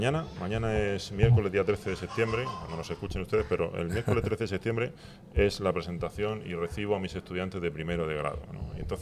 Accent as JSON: {"language": "Spanish", "town": "San Javier", "region": "Region of Murcia", "country": "Spain", "tie": "born or raised there", "said": "Yo no soy oriundo de San Javier, pero por 2 años solamente. Nací en Murcia"}